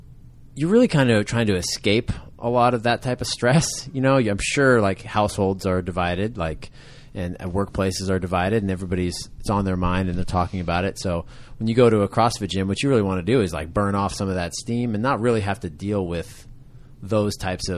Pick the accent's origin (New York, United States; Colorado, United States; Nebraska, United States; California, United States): California, United States; Sacramento; So I would tell them I'm from California. And if I was down, say, traveling to San Diego to visit, you know, my grandma, and somebody asked me where I'm from, I'd say I'm from Sacramento.